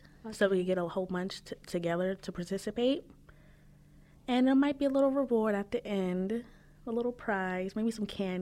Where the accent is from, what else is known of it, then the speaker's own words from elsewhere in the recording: Pittsburgh, Pennsylvania, United States; All right, so I'm just from Pittsburgh, Pennsylvania. Nothing special. It's a little boring here. Just winter, it's cold.